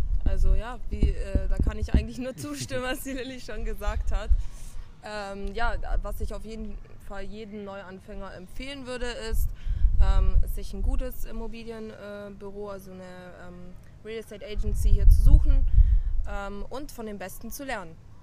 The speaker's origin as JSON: {"language": "German", "country": "Germany", "said": "Wir sind Deutsche, immer noch."}